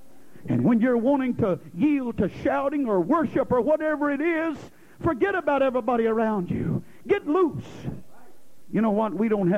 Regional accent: Oklahoma, United States; Hey, I like that Southern talk. I love it. I'm a Southerner myself from Oklahoma.

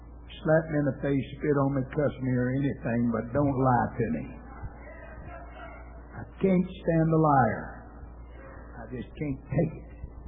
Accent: Louisiana, United States; I was raised in Louisiana. And there was something worse than a liar in Louisiana

